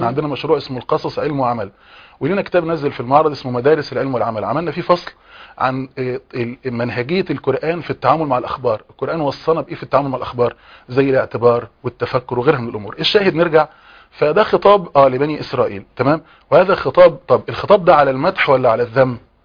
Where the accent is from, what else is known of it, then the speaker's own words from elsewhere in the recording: Egypt; احنا مثلا عندنا في مصر